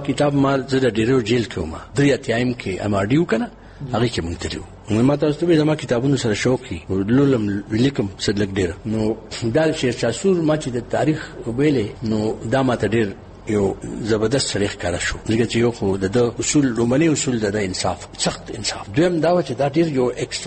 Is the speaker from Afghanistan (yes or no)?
no; Pakistan; زه مخکې پښتون یم بیا پاکستاني یم بیا مسلمان یم